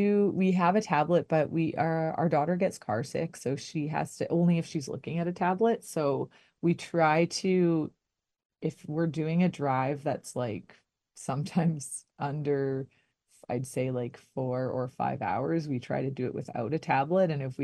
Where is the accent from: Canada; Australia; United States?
Canada; Minaki, Ontario; I grew up in Manaki. So I remember we did have one fire in the we did have one forest fire that kind of shut down the road between Manaki and Kenora when I was in high school.